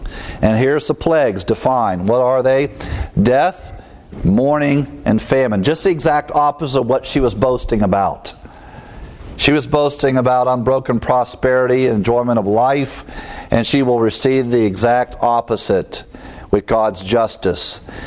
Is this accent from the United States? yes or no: yes; Ohio, United States; growing up in Ohio, Michigan was our neighbor. I've never been to Michigan.